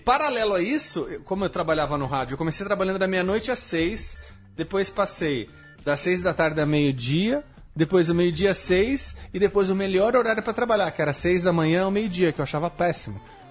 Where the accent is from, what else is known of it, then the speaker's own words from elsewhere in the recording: Sorocaba, São Paulo, Brazil; now in São Paulo, Brazil; E aí chegou uma hora que eu acabei saindo de lá e vindo pra São Paulo.